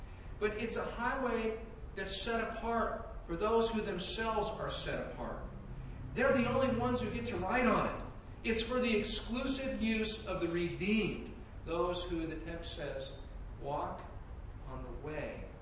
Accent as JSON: {"language": "English", "region": "California", "country": "United States", "tie": "born or raised there", "said": "And it reminded me growing up in the Bay Area in my late teens through my mid-20s."}